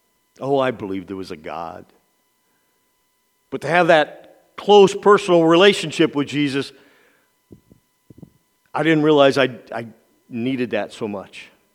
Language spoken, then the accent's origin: English; Otterburn, Indiana, United States; We were raised in the Evangelical United Brethren Church in Otterburn, Indiana.